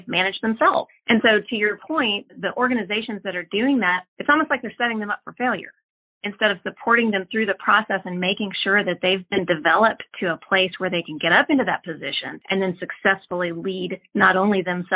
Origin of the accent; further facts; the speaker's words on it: Austin, Texas, United States; Well, I'm from Austin. I was actually born and raised here. I know that's not a very common thing these days, but I've been here for a long time.